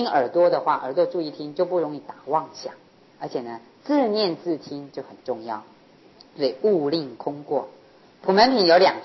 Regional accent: China; 但我们凡夫这个我们中国人话讲，话多伤气嘛

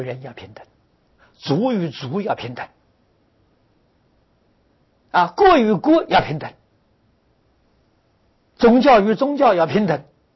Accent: China; 你看我们中国人讲和平有学问的啊

